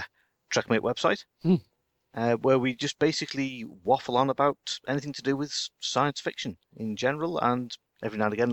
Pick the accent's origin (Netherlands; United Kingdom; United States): United Kingdom; Liverpool, North West England; I come from the Liverpool area of the UK.